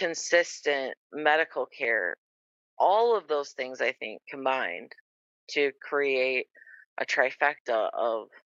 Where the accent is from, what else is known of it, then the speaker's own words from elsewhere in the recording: Flint, Michigan, United States; to a blue collar kid growing up in Flint, Michigan, jobs out there in the world that existed to me were things like teaching, being a nurse